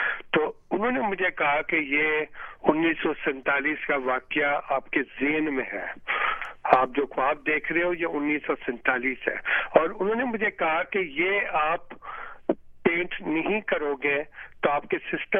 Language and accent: Urdu; Pakistan; لیکن میں نے اپنی نیشنلٹی نہیں چینج کی, میں ابھی تک پاکستانی نیشنل ہوں اور میں اپنے ملک میں رہتا ہوں